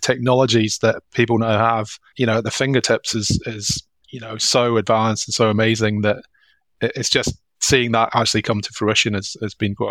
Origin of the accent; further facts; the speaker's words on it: Scotland, United Kingdom; So you can tell by my funny accent, I'm from Scotland.